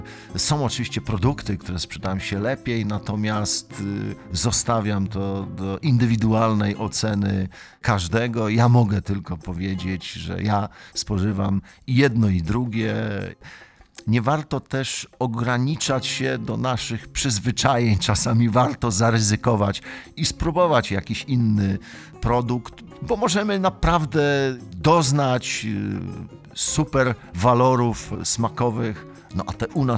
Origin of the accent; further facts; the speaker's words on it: Szczecin, West Pomeranian Voivodeship, Poland; Ja jako rodowity szczecinianin zawsze będę wspierał to miasto